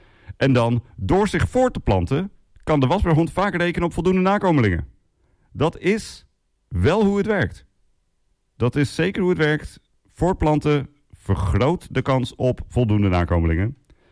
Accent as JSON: {"language": "Dutch", "town": "Assen", "region": "Drenthe", "country": "Netherlands", "said": "Zoals jullie misschien weten, kom ik uit Assen, Drenthe."}